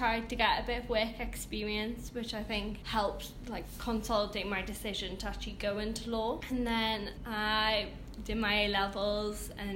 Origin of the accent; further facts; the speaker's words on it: Ponteland, North East England, United Kingdom; Okay, so I grew up in Ponteland and I just went to my local comprehensive school.